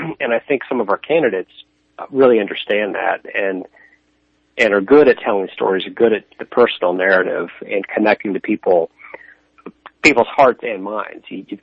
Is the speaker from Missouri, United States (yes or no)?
yes; Kansas City, Missouri, United States; I'm from Kansas City originally, so I'm a Midwesterner and have traveled, lived overseas.